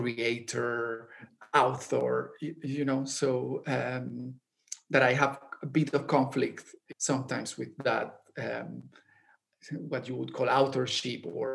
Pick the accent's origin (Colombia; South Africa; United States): Colombia; Barranquilla, Atlántico; English is a second language; because I grew up in Barranquilla, many of the people that I am portraying are colleagues, because the art scene in the town is like, it's a big town, but it is still relatively small.